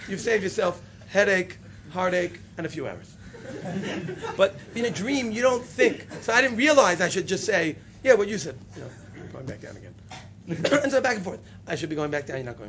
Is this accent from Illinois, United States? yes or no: no; Brooklyn, New York, United States; Because it's true I grew up in Brooklyn.